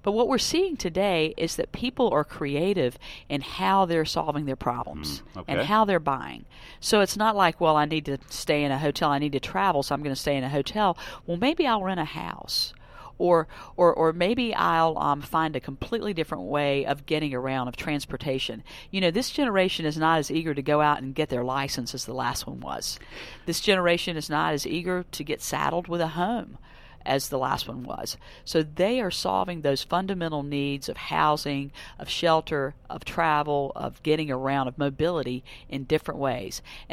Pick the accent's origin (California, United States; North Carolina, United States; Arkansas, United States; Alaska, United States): North Carolina, United States; No, sir. I'm from the Tar Heel State, North Carolina.